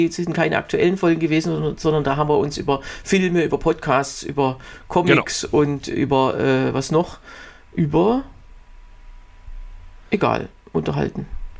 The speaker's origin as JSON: {"language": "German", "region": "Berlin", "country": "Germany", "said": "Ich bin ja aus Berlin"}